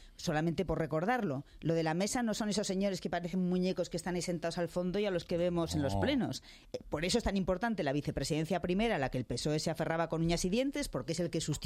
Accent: Zaragoza, Aragon, Spain; also born or lived in Catalonia; now in Madrid, Spain; soy de Zaragoza, viví en Cataluña y ahora estoy en Madrid

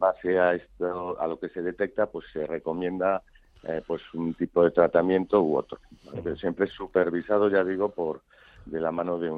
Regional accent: Galicia, Spain; como soy gallego, pues no me queda más medio que contestar que depende

